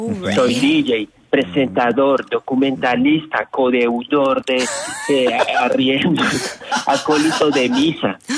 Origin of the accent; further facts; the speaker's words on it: Santa Rosa de Cabal, Risaralda, Colombia; born there; Siempre quise ser gringo, pero nací en Holy Flower, Female Colombian Politician. Holy Flower of Female Colombian Politician, es decir, Santa Rosa de Cabal.